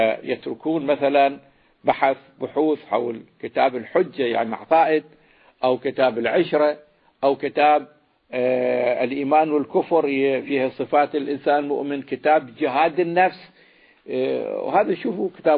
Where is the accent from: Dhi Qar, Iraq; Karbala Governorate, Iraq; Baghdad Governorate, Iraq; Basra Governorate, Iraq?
Karbala Governorate, Iraq; Karbala; كان عندنا في كربلاء شخصية مرموقة